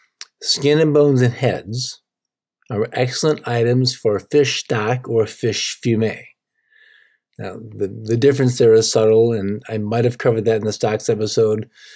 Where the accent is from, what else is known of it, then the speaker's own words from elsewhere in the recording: United States; I think, as an American, we Americans tend to find the texture of fish skin